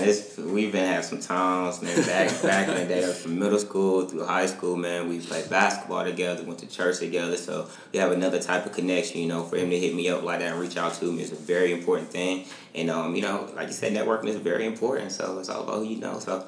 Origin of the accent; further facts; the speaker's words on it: Yasmin, North Carolina, United States; Well, basically, man, I'm from Yasmin, North Carolina. You know, it's really like, you know, real small town, man.